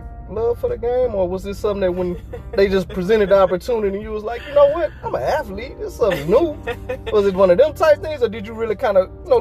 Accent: Alexandria, Louisiana, United States; We're from Alexandria, Louisiana, by the way.

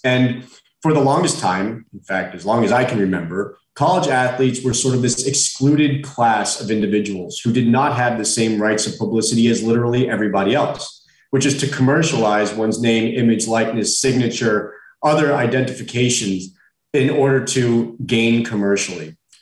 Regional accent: Florida, United States; My background is I'm born and raised in South Florida, which is an area you've become accustomed with in the recent past.

